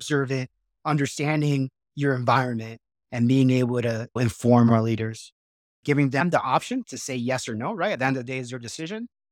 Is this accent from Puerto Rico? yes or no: yes; Puerto Rico; I saw more of Puerto Rico during my 40 days there than 18, 19 years growing up in Puerto Rico, right?